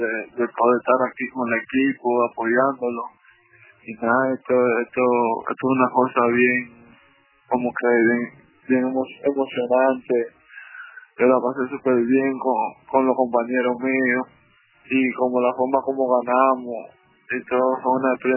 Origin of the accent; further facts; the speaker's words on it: Nicaragua; enseñar a la gente que yo soy de Nicaragua, representante de Nicaragua.